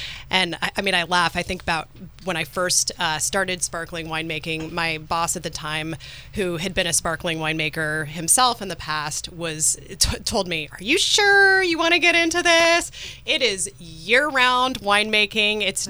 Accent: California, United States; there were a lot of parallels to where I grew up in Monterey County.

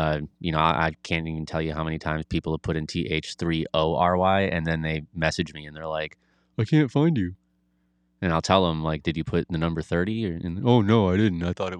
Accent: Chicago, Illinois, United States; You know, I grew up in Chicago and I was around gangs, but I never was a part of that lifestyle.

